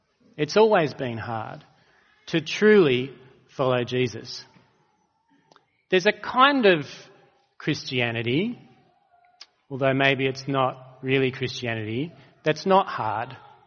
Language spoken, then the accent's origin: English; Walgett, New South Wales, Australia; born there; It tells you that I was born in Walgett.